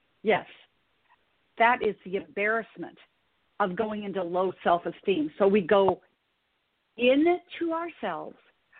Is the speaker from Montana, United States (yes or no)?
yes; Montana, United States; born or raised there